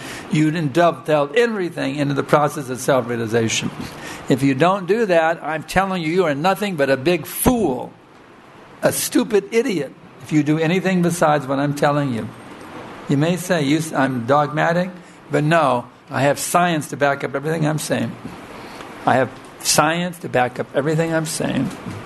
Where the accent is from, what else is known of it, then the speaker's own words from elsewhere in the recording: Texas, United States; I'm from Texas in the U.S. I'm from the United States, you see. I'm not born in India.